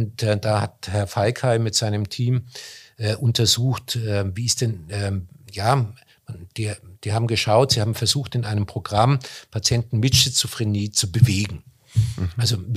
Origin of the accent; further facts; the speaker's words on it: Germany; Ich habe gestern eine etwas bizarre Todesanzeige gelesen aus dem Ort, wo ich komme, aus Deutschland.